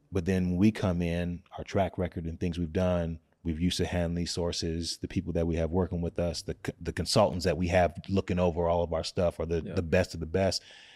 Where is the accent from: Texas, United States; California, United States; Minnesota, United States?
Minnesota, United States; Minneapolis; because the reality of I'm from North Minneapolis, but there's a North Minneapolis in every state.